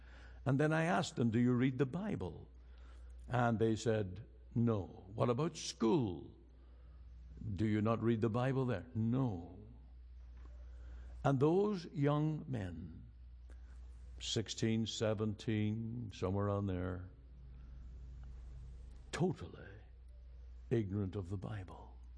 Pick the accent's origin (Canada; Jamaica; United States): Canada; I said, I'm from Canada, I have a radio ministry, and I'd like to interview you to see just how life is like in Dublin.